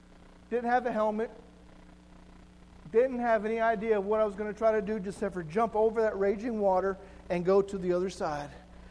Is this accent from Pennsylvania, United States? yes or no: no; Albuquerque, New Mexico, United States; When I was growing up in Albuquerque, we had what's called ditches.